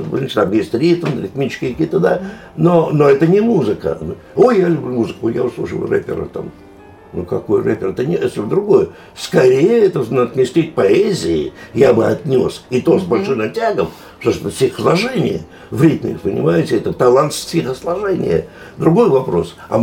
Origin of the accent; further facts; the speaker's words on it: Moscow, Russia; born there; Моя мама жила в Москве, и я вообще родился в Москве